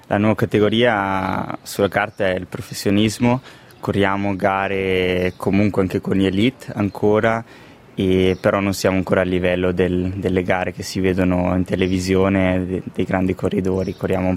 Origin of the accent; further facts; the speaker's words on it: Poschiavo, Graubünden, Switzerland; also born or lived in Samedan / St. Gallen; sono nato e cresciuto a Poschiavo. Dopo aver frequentato le scuole obbligatorie a Poschiavo, mi sono trasferito a Samaden, dove ho fatto il liceo. Poi ho proseguito a San Gallo